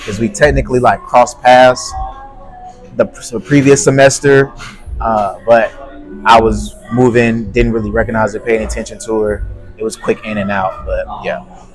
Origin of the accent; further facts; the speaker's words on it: Dallas, Texas, United States; now in Huntsville, United States; I am from Dallas, Texas, but I currently still reside in Huntsville, Alabama, so.